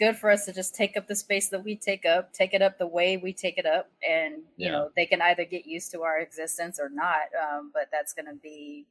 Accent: Long Beach, California, United States; also born or lived in Sacramento; Well, Long Beach. But really, Sacramento, I was born there, but then I grew up in Long Beach. I'm a military kid.

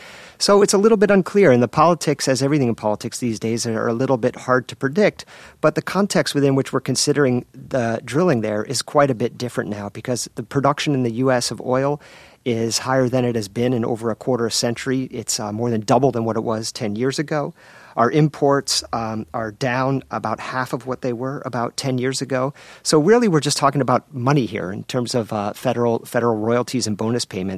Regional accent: Connecticut, United States; about half the size of my home state of Connecticut.

